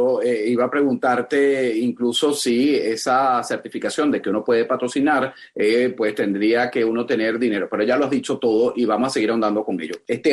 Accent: Venezuela; analizar los eventos que tienen que ver con este país, mi país de origen

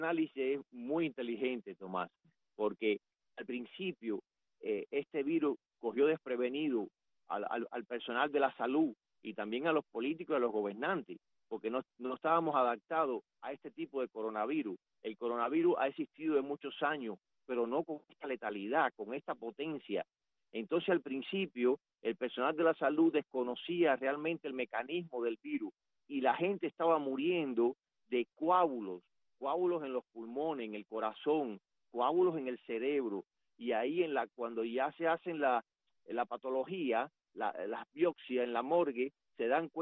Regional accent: Cuba; como médico y como cubano

